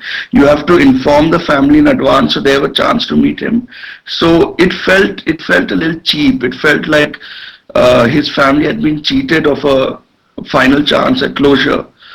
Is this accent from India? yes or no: yes; India; So I just felt, As an Indian, and I've spoken out on Kashmir issues in the past.